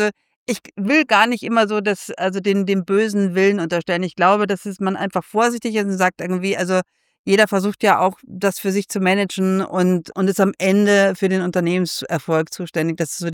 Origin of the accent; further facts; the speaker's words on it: Germany; vielleicht bin ich da jetzt auch so ein bisschen als Deutsche noch so beeindruckt